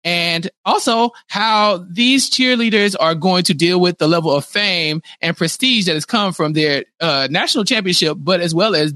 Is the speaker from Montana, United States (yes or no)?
no; Texas, United States; I'm from Texas. So I've heard it both ways.